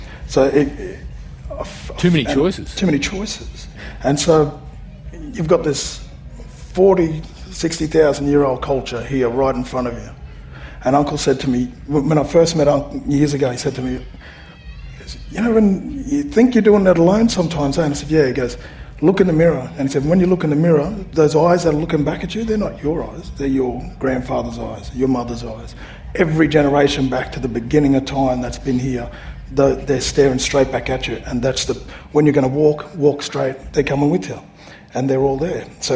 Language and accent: English; Brisbane, Queensland, Australia; Seeing, growing up in the Aboriginal community in Brisbane and sitting around as a little child, sitting around the card table